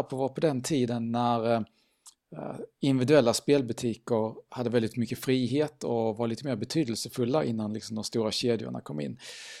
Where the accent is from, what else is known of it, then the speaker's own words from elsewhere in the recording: Kristianstad, Skåne, Sweden; Det fanns ju en spelbutik där jag växte upp i Kristianstad som heter Nydata.